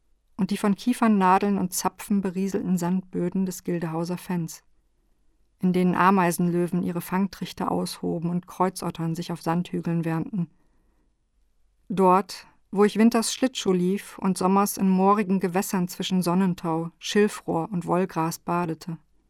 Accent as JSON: {"language": "German", "town": "Ochtrup", "region": "North Rhine-Westphalia", "country": "Germany", "tie": "born or raised there", "said": "Ochtrup, mein Geburtsort, entwickelte sich erst zur Töpfer- und dann zur Textilstadt."}